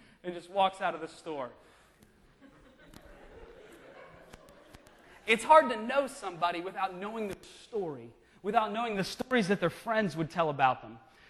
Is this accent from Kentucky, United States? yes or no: yes; Kentucky, United States; So I grew up in Eastern Kentucky. For those of you who don't know, that's in the Appalachian Mountains.